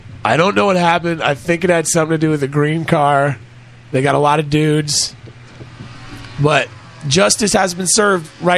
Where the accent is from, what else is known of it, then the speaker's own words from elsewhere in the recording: Portland, Oregon, United States; also born or lived in St. Louis; now in Los Angeles, United States; I was a transplant. I came from Portland, Oregon, and moved to the Midwest, to the St. Louis area